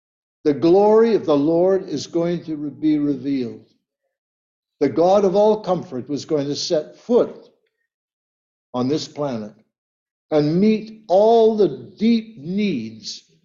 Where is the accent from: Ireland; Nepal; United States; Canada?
Canada; I was born in Canada, I lived here all my life, visited other countries